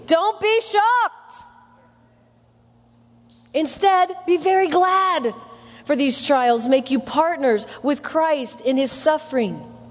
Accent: Midwest, United States; I grew up in the Midwest. And we had a little emergency plan in our family.

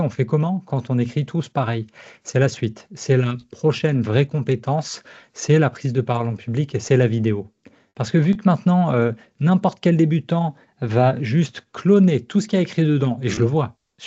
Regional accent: France; Je peux pas, je suis français

